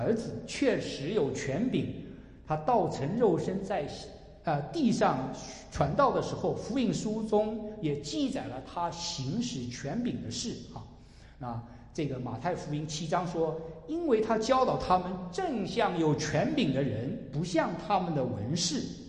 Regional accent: China; 那我们中国人都说人生最痛苦的三件事莫过于少年丧父、中年丧偶、老年丧子。

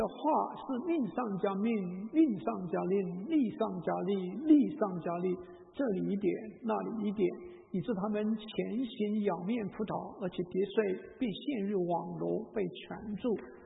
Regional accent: China; 那我们中国人有句话叫做"敬鬼神而远之"哈。

